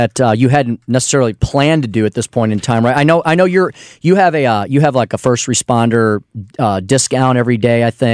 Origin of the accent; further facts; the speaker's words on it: Eureka, Missouri, United States; from my hometown of Eureka, Missouri.